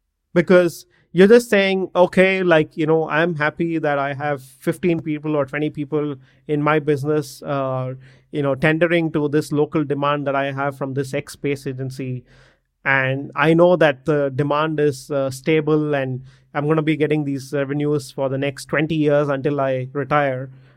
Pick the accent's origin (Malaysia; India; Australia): India; Bangalore, Karnataka; So I'm from Bangalore in India